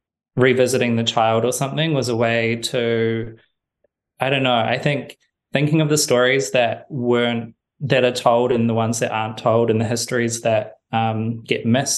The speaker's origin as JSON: {"language": "English", "town": "New Plymouth", "region": "Taranaki", "country": "New Zealand", "tie": "born or raised there", "said": "sheltered lives or had access to understandings of queerness that I hadn't had in New Plymouth"}